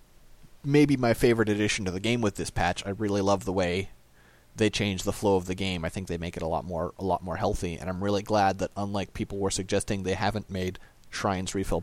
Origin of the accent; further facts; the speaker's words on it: California, United States; I mean, technically I'm in Missouri, but I'm still really from SoCal